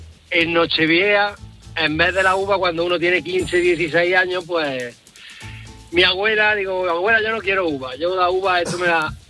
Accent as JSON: {"language": "Spanish", "town": "Córdoba", "region": "Andalusia", "country": "Spain", "said": "Soy cordobés."}